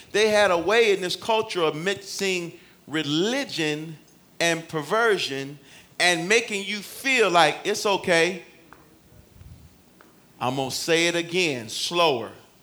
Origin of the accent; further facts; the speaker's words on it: Detroit, Michigan, United States; I'm from Detroit.